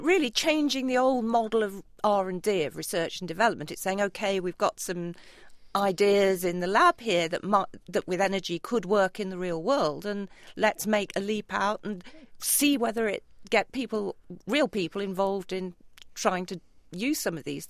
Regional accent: United Kingdom; it might be because I'm Brit, so don't know about these American things

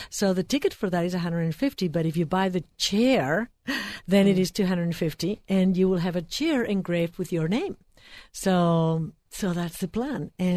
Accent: Spain; moved away; As you know, I hail from Spain. Mm-hmm. I came here in 1975.

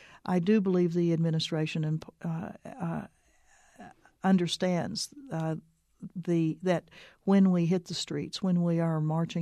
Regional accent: Arkansas, United States; And it was to escape the state of Arkansas. I grew up in Arkansas. I had a great childhood, but I wanted to get out of Arkansas.

